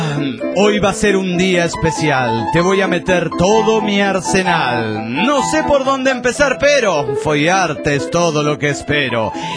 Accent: Juliaca, Puno, Peru; Hola amigos, ¿cómo están? Soy el muerto de Juliaca, Perú.

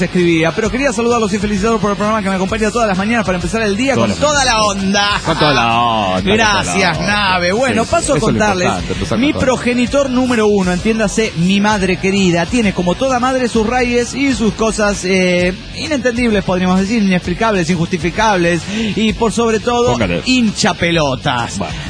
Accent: Misiones, Argentina; ¿Será tal vez que viene del Paraguay y pasa por mi tierra colorada? Claro, Misiones.

